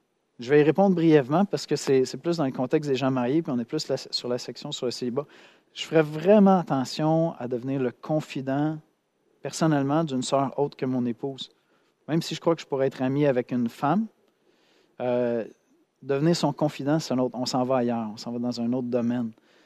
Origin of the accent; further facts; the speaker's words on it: Quebec, Canada; J'étais à Toronto, hop, il y en a, ils savent. On est des Québécois